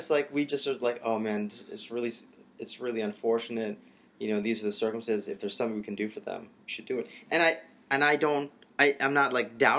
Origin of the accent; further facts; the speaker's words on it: United States; And I think as a man, as an American man, as someone that feels like there's some warriorship inside of me, I completely resonate with that.